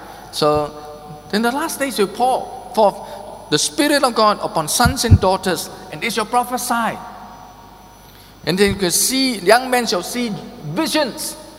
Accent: Ipoh, Perak, Malaysia; I come from Ipoh. I grew up there.

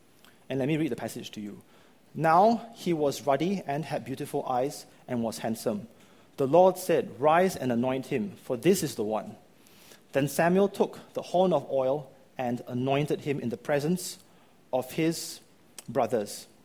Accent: Singapore; We might have internalized this because we are Singaporean, that we live in Singapore.

